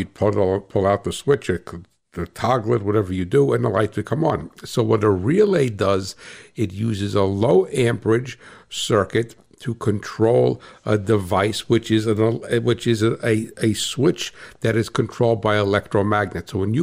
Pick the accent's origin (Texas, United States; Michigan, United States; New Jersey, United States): New Jersey, United States; I'm that guy from New Jersey